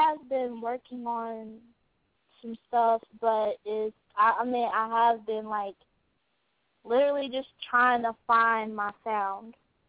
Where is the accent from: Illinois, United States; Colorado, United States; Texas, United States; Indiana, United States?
Indiana, United States; Indianapolis; I mean, I'm from Indianapolis, Indiana, but it's kind of hard for me to get where I'm get into studios and have studio time.